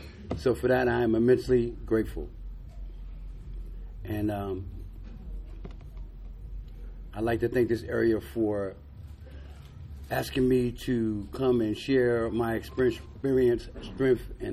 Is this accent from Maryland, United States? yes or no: no; New York City, New York, United States; Well, I'm from Harlem. I grew up in New York City in a project.